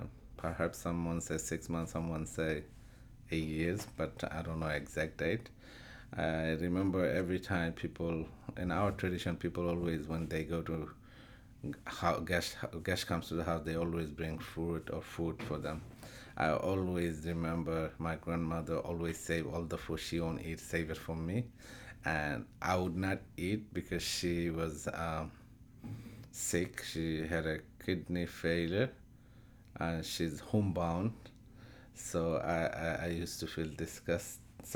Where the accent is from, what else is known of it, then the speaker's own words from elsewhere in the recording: Beanibazar, Sylhet Division, Bangladesh; born there; English is a second language; I was born 1969 in Bangladesh, District Sylhet, post office Biani Bazaar.